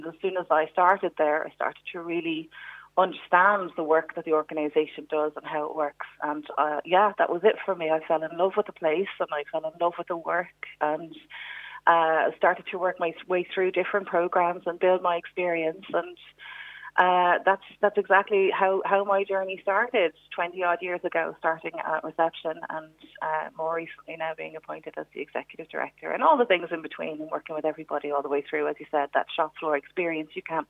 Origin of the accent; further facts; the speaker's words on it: Coolock, Leinster, Ireland; I grew up in Coolock. My family are still there. I went to the schools there, went to the clubs there, know all of the local spots.